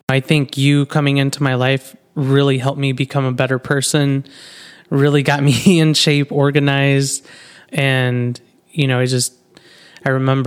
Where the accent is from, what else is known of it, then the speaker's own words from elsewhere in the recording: Arlington, Texas, United States; also born or lived in San Antonio; So for me, I was born in San Antonio. And I actually grew up and I was raised in Arlington, Texas, home of the Dallas Cowboys.